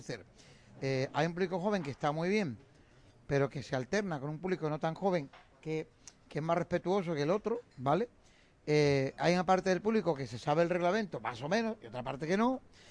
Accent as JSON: {"language": "Spanish", "town": "Churriana", "region": "Andalusia", "country": "Spain", "tie": "born or raised there", "said": "concejal del distrito de Churriana, mi pueblo, mi patria chica, como siempre digo."}